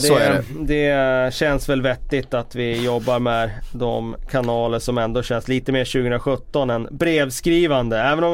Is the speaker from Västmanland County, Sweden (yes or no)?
yes; Västerås, Västmanland County, Sweden; Det har jag inte fått sedan jag jobbade på lokaltidningen hemma i Västerås, tror jag